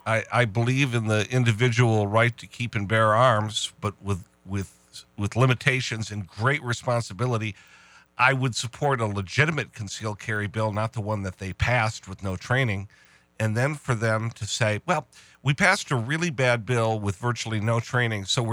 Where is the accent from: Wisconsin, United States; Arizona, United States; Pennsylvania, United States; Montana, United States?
Wisconsin, United States; Milwaukee; born there; And as I was born in Milwaukee, I care deeply about Sherman Park.